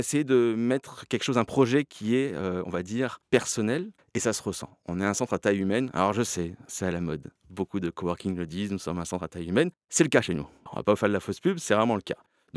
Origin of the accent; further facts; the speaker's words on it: Toulon, Provence-Alpes-Côte d'Azur, France; also born or lived in Canada; J'ai coupé mon accent. Ok, venant de Toulon.